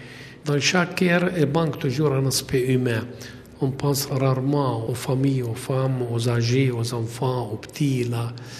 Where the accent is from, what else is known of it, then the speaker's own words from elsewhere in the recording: Jordan; au moins chez nous en Jordanie